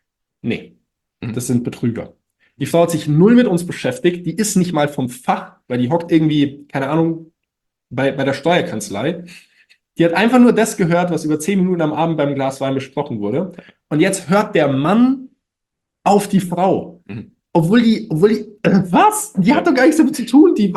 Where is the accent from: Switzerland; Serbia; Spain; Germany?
Germany; Munich, Bavaria; ich glaube, das ist noch ein echter Pfunskerl, sagt man bei uns in München.